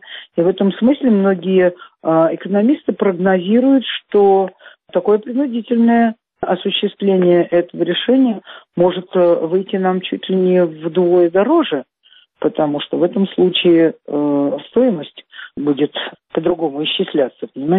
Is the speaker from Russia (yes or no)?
yes; Russia; Я знаю об этом, ну, как любой россиянин, который читает эти публикации на эту тему, и все.